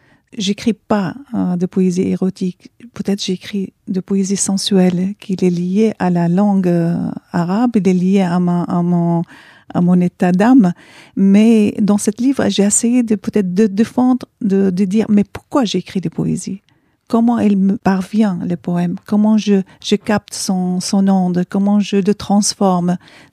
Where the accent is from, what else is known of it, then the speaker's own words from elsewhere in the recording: France; je suis française, j'habite la France